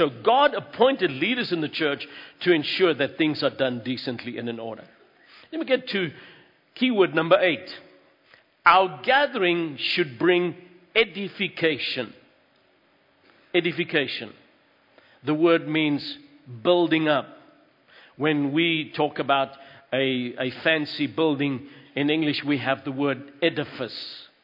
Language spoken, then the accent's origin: English; South Africa; Now, speaking as a South African, this for me is kind of strange